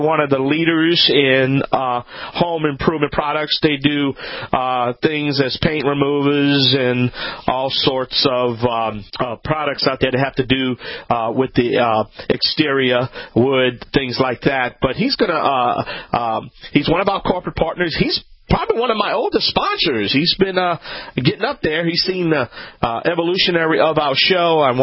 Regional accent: Louisiana, United States; … this is Home Talk USA.

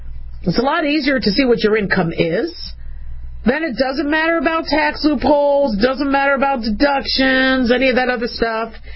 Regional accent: United States; as a American that's not wealthy and ultra wealthy and ultra ultra ultra wealthy

